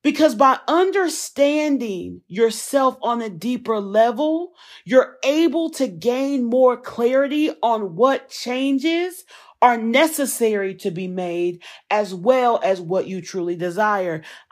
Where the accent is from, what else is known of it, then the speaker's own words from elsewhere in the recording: the South, United States; accent: Southern; Ooh, my Southern accent came out.